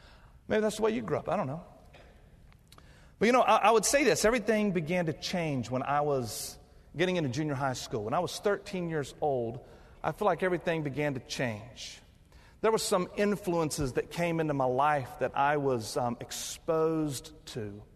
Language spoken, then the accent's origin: English; North Carolina, United States; also born or lived in Tennessee; Well, I was born in Tennessee, and I lived there until I was 5 years old. Then my family moved to North Carolina, and then I was educated here in South Carolina.